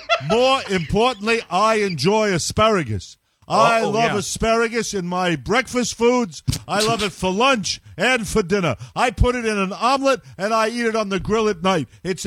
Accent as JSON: {"language": "English", "town": "Brooklyn", "region": "New York", "country": "United States", "tie": "born there", "said": "I was born in Brooklyn."}